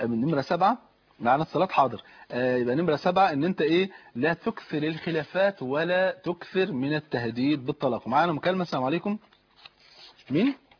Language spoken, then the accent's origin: Arabic; Egypt; الطابور العيش طبعا انت عارف عندنا في مصر هنا فرض عين